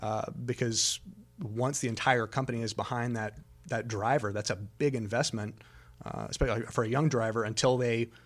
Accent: Daytona Beach, Florida, United States; also born or lived in Talladega; I was born in Talladega, raised in Daytona. So very, very knowledgeable about the sport.

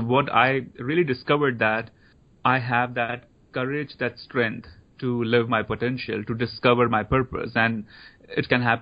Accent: Dharamsala, Himachal Pradesh, India; I grew up in India, so I went to Catholic school in India. So I had experience of Krishna in my home, experience of Jesus Christ in the school. India is a diverse land, so I also grew up in a town where Dalai Lama lives.

